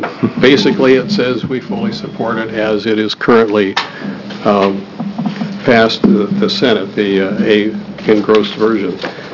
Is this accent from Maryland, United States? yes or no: no; Pendleton, Oregon, United States; I'm from Pendleton